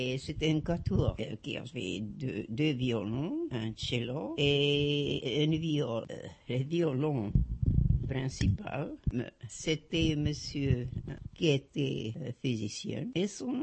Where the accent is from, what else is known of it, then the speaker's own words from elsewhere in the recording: Zurich, Switzerland; born there; Je suis née en Suisse, dans la partie allemande, à Zurich. À Zurich, c'était la partie où on parlait allemand. Mes deux parents étaient médecins. Mon père était tchèque. Et ma mère était russe.